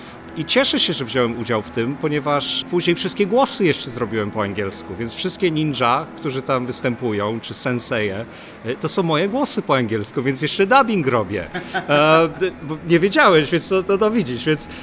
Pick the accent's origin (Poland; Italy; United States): United States; jak dorastałem w Stanach Zjednoczonych